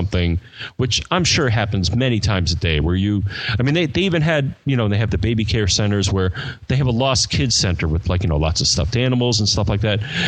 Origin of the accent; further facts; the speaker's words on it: United States; Now, I'm an American, so why they'd freak?